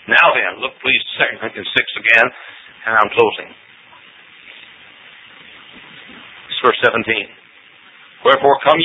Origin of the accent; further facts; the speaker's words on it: Texas, United States; also born or lived in Indiana; I mean, I'm a Hoosier. That doesn't mean I hate folks over in Illinois. I'm a Texan by birth and rearing, and I'm proud of it.